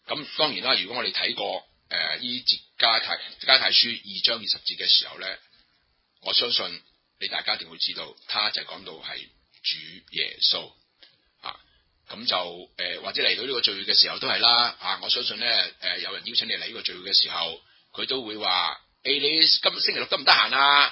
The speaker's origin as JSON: {"language": "Cantonese", "country": "China", "said": "譬如我哋係中國人啦，我哋中國人咧就好多有嗰個咩神都有神嘅觀念嘅"}